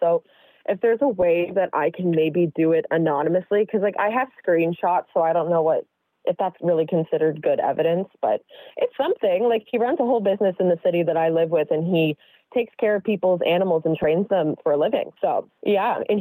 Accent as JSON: {"language": "English", "country": "Canada", "said": "So I'm from Canada"}